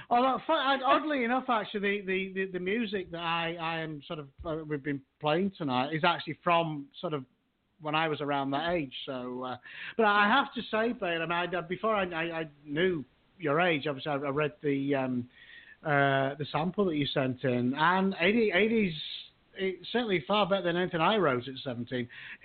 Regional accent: India; And I'm known everywhere as Indian.

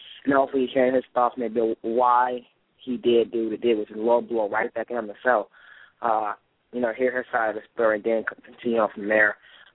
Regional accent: Cleveland, Ohio, United States; Cleveland, Ohio.

